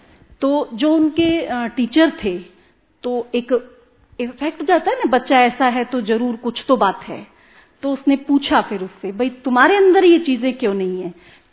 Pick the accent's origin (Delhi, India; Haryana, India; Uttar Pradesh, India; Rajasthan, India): Uttar Pradesh, India; Ghaziabad; मैं गाजियाबाद दिल्ली एनसीआर से हूँ